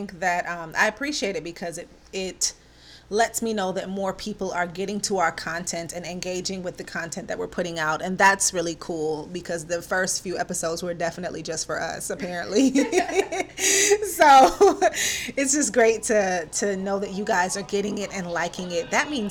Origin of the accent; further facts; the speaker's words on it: Jamaica; I know y'all already know I'm Jamaican